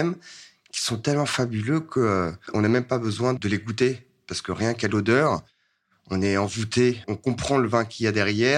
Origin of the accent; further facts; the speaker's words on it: Asnières-sur-Seine, Île-de-France, France; J'ai grandi à Asnières-sur-Seine.